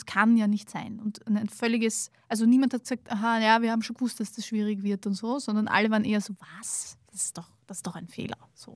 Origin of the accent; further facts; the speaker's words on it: Austria; wenn ich das als Österreicher lese, denke ich mir, ja, das passt schon